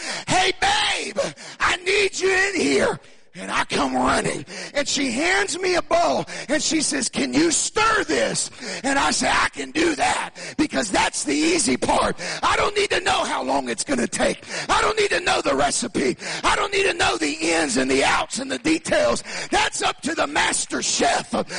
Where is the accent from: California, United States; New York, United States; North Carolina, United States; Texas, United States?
California, United States; North Hollywood; I grew up in the hood. I grew up in North Hollywood.